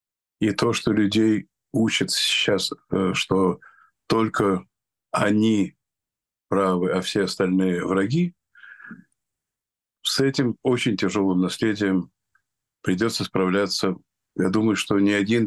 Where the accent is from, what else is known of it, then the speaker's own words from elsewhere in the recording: Russia; now in London, United Kingdom; я из России.